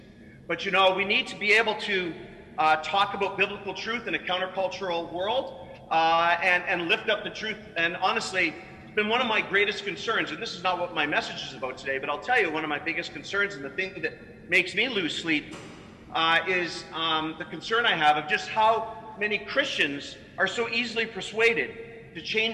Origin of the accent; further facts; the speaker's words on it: Canada; I'm a Canadian evangelist